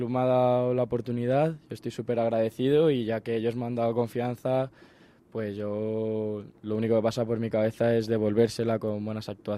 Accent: Madrid, Community of Madrid, Spain; born there; yo nací en Madrid.

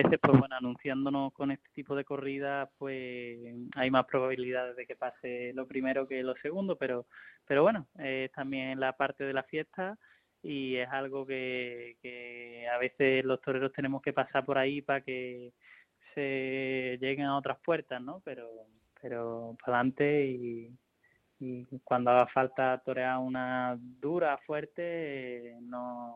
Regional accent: Cenicientos, Community of Madrid, Spain; bueno de todo lo que ha pasado en Cenicientos, para mí era importante también, pues era una corrida de mi tierra.

